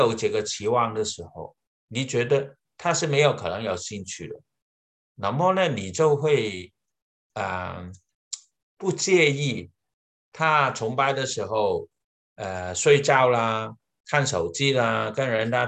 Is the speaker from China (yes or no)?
yes; China; 因为我们觉得我们是中国人嘛，中国人我们的学习的水平当然呢就比起美国人好了